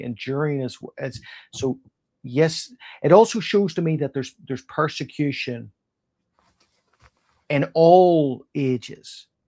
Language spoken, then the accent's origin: English; Northern Ireland, United Kingdom; I'm from Northern Ireland, right? Everybody was divided in terms of religion. You were either Protestant or you were Catholic.